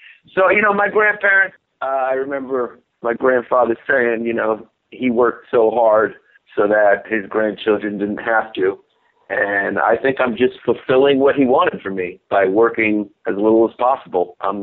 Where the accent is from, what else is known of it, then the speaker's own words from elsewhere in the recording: Brooklyn, New York, United States; Being Greek American, I didn't grow up in a Greek American neighborhood. I grew up in Brooklyn.